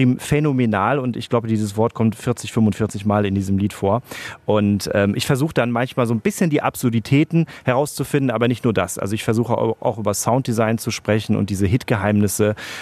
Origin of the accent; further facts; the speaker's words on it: Essen, North Rhine-Westphalia, Germany; now in Berlin, Germany; ich bin ja in Essen geboren, auch hab mein Abi hier gemacht, aber ich bin dann irgendwann halt fürs weitere Studium nach Berlin gezogen.